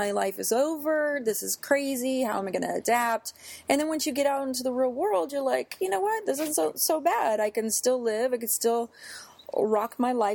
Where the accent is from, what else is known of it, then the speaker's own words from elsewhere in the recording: San Diego, California, United States; born there; I was born in San Diego, California in 1969.